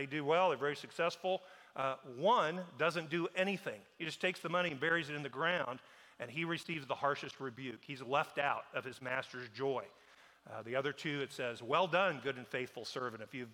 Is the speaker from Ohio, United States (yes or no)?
no; Seneca, Kansas, United States; I'm a fifth-generation Kansan. My hometown's a little town called Seneca, Kansas. It's in Nemaha.